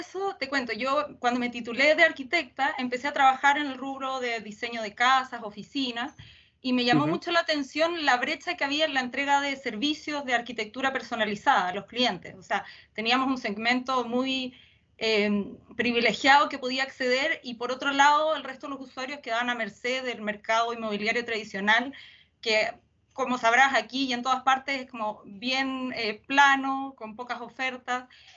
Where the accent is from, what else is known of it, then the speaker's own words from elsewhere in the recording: Concepción, Biobío, Chile; yo soy arquitecta chilena, penquista, oriunda de Concepción, titulada de la Universidad Católica de Chile en Santiago